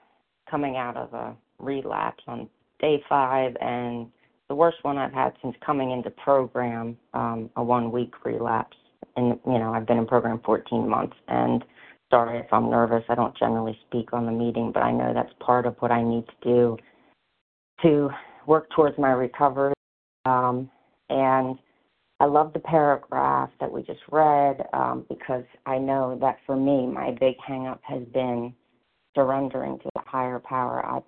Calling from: New Jersey, United States; New Jersey.

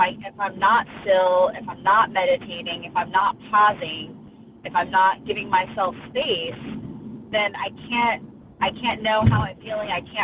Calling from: Oregon, United States; I'm calling from Oregon.

